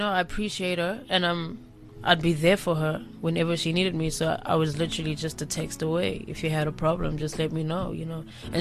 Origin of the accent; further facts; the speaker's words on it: Pretoria, Gauteng, South Africa; I grew up in Pretoria.